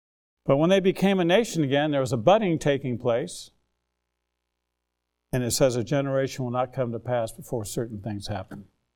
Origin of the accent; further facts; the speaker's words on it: United States; Look, as an American, as a former military officer, my wife was too, and our parents were involved in previous wars